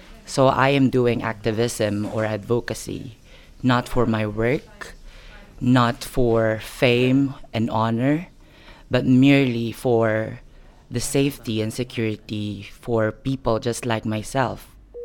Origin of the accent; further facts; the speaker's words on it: Philippines; Growing up in the Philippines as a queer person.